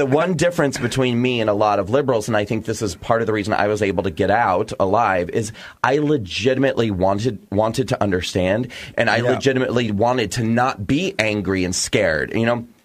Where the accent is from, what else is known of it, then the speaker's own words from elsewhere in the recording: Nebraska, United States; Because I grew up in Nebraska, rural Nebraska.